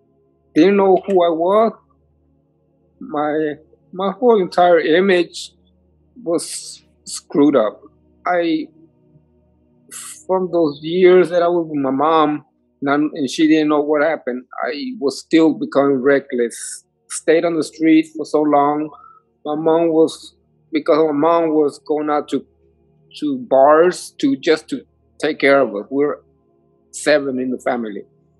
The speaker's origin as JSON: {"language": "English", "town": "McAllen", "region": "Texas", "country": "United States", "tie": "born or raised there", "said": "I'm originally from the Valley. I was born and raised in McAllen, Hidalgo City, small city of 1,000 people."}